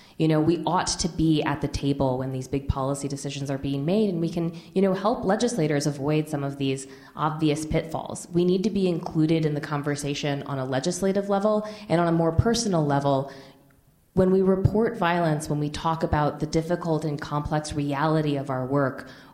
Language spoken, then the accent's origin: English; New York, United States; You know, I'm from New York. A lot of these folks are from Seattle.